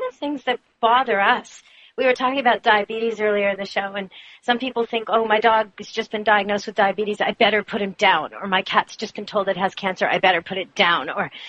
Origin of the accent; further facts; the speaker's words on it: Canada; because I'm Canadian